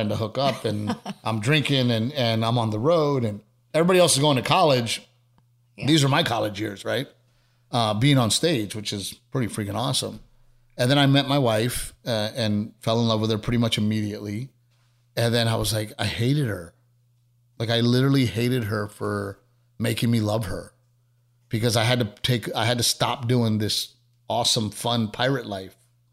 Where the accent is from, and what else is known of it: Texas, United States